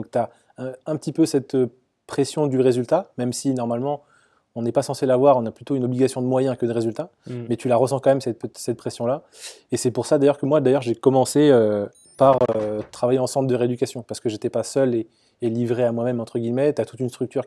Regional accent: Brittany, France; Après je suis rentré travailler chez moi en Bretagne en tant que kiné

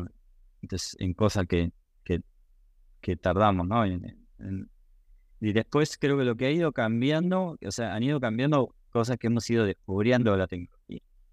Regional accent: Patagonia, Argentina; yo soy de la Patagonia

